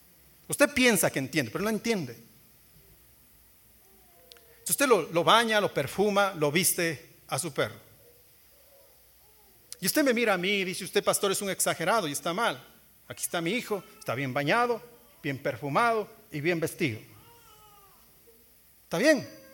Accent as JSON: {"language": "Spanish", "region": "Loja", "country": "Ecuador", "said": "porque soy de Loja, y en Loja comemos perro como si fuera mote."}